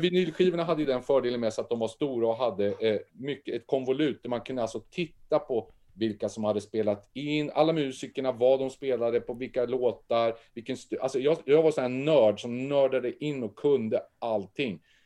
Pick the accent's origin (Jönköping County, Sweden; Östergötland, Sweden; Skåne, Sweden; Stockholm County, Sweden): Östergötland, Sweden; Ja, jag är ju Östgöte. Ja, jag är Östgöte på andra sidan Vättern där. Men och den dialekten har jag använt också många gånger.